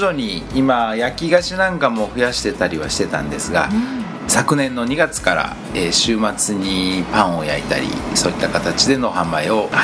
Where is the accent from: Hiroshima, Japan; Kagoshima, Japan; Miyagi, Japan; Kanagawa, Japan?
Hiroshima, Japan; Hatsukaichi; そうですね、地元に帰ってきて